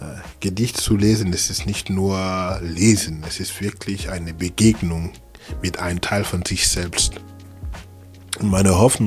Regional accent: Abidjan, Côte d’Ivoire; moved away as an adult; now in Basel, Switzerland; Ich bin ursprünglich aus der Elfenbeinküste, 1978 geboren, in Abidjan, die größte Stadt der Elfenbeinküste, Côte d'Ivoire. Ich bin seit 2003 in Basel.

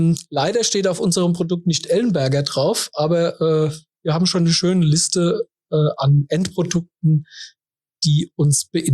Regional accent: Kaiserslautern, Rhineland-Palatinate, Germany; Ich bin gebürtiger Kaiserslauterer. Das heißt, wir sitzen hier ganz in der Nähe des Instituts.

